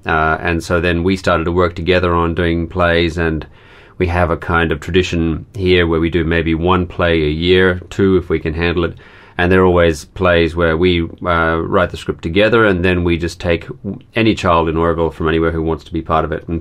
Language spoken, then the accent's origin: English; Australia; I am Australian. I come from Australia.